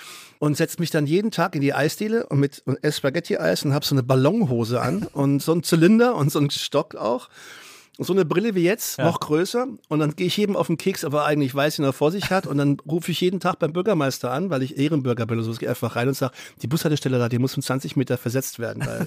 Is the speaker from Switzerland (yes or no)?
no; Gerlingen, Baden-Württemberg, Germany; wenn ich dann in meinem Heimatort Gerlingen bin, der 20.000 Einwohner wirklich sehr, sehr klein ist